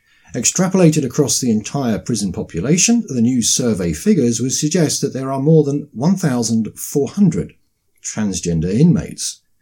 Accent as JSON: {"language": "English", "country": "United Kingdom", "said": "Now, in Britain, we were given a referendum, which I think sort of kept the lid on things."}